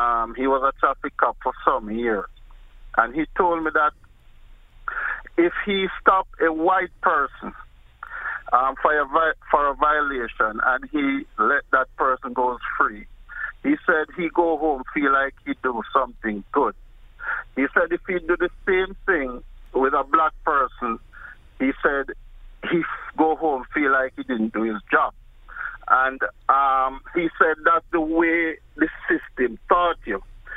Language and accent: English; Jamaica; now in United States; When I was coming here, there was to this country, I'm from Jamaica